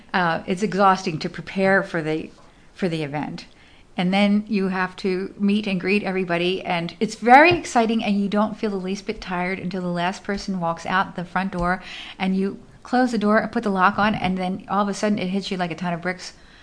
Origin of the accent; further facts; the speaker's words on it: Philadelphia, Pennsylvania, United States; And as I am from Philadelphia, where museums are sacred places